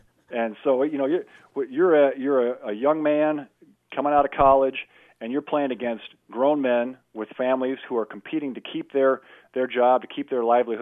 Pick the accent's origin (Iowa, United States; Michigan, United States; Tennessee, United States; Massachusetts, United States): Iowa, United States; West Des Moines; I grew up in West Des Moines, went to West Des Moines Valley.